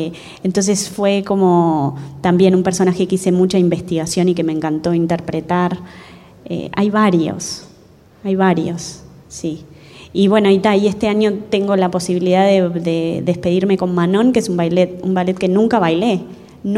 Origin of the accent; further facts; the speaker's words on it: Uruguay; Siempre fui como súper uruguaya y muy abanderada y soy como muy patriota